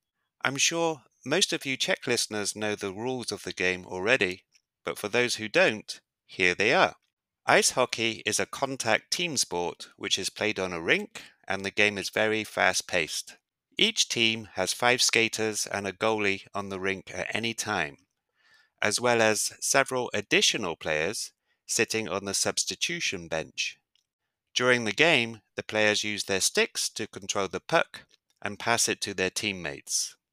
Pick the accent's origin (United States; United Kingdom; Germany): United Kingdom; England; Speaking as an Englishman